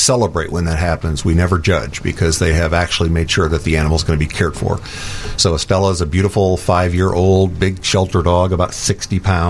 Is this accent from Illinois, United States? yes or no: no; Indiana, United States; born there; also born or lived in Michigan City; I've lived over near Michigan City, Indiana, and I was born over near South Bend, Indiana.